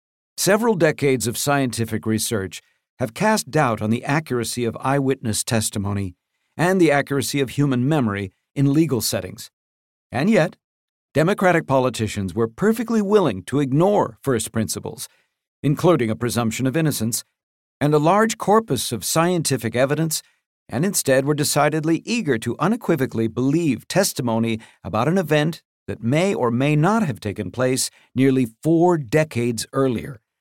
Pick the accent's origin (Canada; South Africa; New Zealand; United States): Canada; I remind people that I'm Canadian and do not have a dog in that fight.